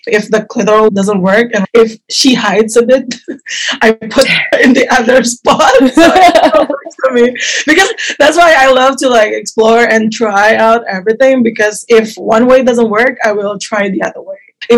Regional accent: Jakarta, Indonesia; English is a second language; I grew up in Indonesia, Jakarta, and my environment is very religious and very conservative.

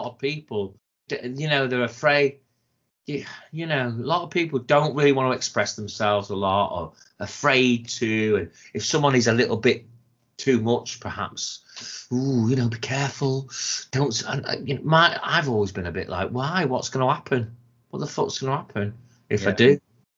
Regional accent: Wales, United Kingdom; I'm saying this because I am half Welsh. So I am, you know, I think I've got a little bit of a right. I'm not being anti-Welsh. I am fucking Welsh and I live in Wales.

